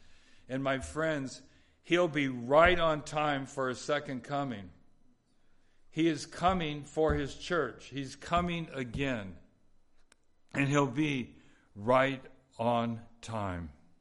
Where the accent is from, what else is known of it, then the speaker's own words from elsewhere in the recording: California, United States; I grew up in Southern California.